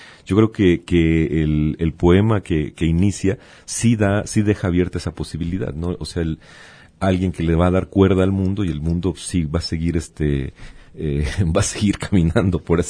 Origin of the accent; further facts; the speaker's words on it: Mexico; hasta qué punto nosotros como mexicanos o el pueblo de México podamos pensar que venimos de una castración